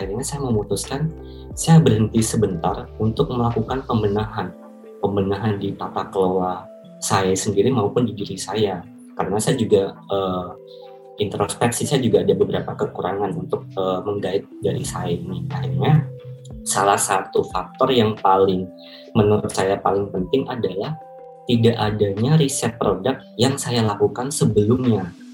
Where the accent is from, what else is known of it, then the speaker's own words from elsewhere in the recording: Jepara, Central Java, Indonesia; also born or lived in Semarang; Saya kan berasal dari Jepara ya, saya tumbuh dan berkembang di Jepara dan Semarang sebetulnya.